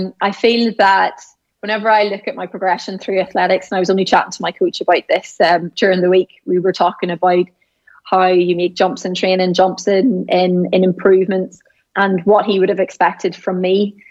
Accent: Northern Ireland, United Kingdom; Obviously, I'm Northern Irish, so I know what's happening at home in the north.

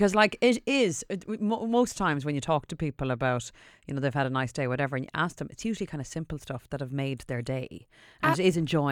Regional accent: Galway, County Galway, Ireland; my hometown of Galway

